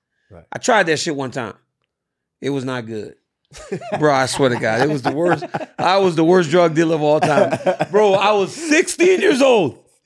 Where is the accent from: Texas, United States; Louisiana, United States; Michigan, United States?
Louisiana, United States; Well, it's like that's why growing up in Louisiana, right? So we watched the wide world of sports on ABC because it was free.